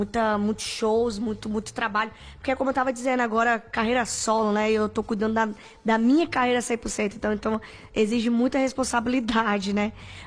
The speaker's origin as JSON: {"language": "Portuguese", "region": "Rio de Janeiro", "country": "Brazil", "said": "Porque filha de nordestina aqui, né? Sou carioca, mas eu sou filha de nordestina."}